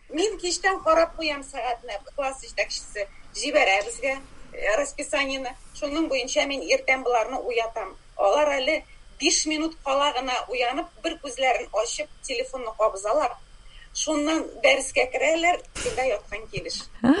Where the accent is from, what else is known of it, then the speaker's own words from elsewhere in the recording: Petrovka, Bashkortostan, Russia; born there; мин Стерлибаш район Петровка авылыннан туышым белән.